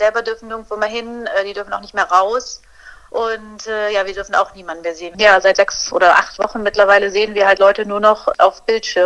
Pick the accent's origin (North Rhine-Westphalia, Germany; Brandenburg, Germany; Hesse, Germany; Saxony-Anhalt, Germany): North Rhine-Westphalia, Germany; Düsseldorf; moved away as an adult; now in Milan, Italy; Ich komme aus Deutschland, aus Düsseldorf und wohne aber seit 4 Jahren mit meiner Familie in Mailand in Norditalien.